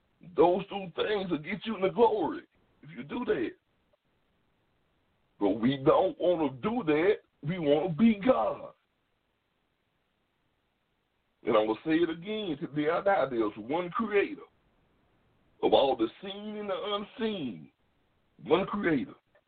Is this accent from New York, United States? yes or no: no; Mississippi, United States; I'm proud I'm from Mississippi. Don't know how proud I am to be born in the state of Mississippi.